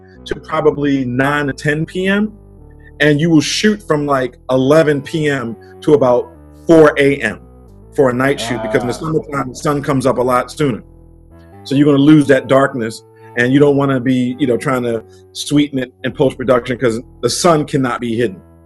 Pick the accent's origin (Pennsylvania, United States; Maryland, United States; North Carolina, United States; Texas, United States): Maryland, United States; Baltimore; I grew up in Baltimore, and you know, later in life things got a little bit rough